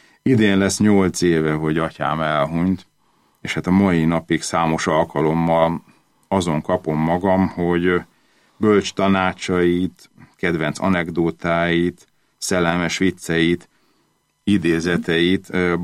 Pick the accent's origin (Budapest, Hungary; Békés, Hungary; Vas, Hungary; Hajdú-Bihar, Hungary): Budapest, Hungary; Ugyan Budapesten születtem és nőttem fel, hatott rám atyámnak a szülőfaluja iránti szeretete is.